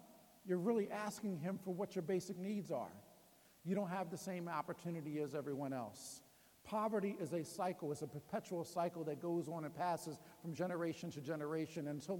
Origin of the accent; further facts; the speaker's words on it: Ardmore, Pennsylvania, United States; also born or lived in Philadelphia; I grew up in Ardmore. I was born in Tasker Projects, but I grew up in Ardmore.